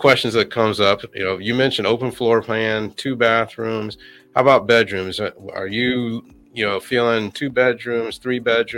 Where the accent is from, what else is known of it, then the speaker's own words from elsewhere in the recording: Florida, United States; because I'm from Florida and I have learned the value of having a garage when the winter hits.